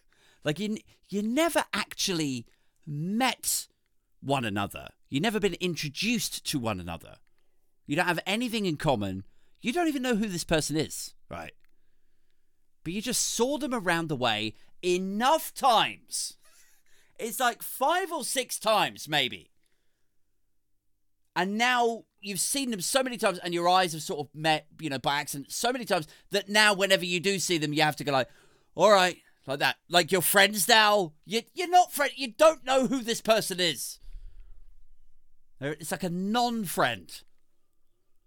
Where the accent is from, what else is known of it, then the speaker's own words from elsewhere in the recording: England, United Kingdom; I think that is actually the thing that I am most proud of with England, with being English, you know?